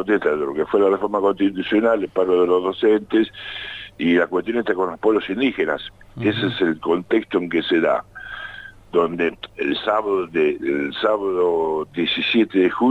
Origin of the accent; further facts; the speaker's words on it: Jujuy, Argentina; Yo no soy nacional, yo soy de Jujuy.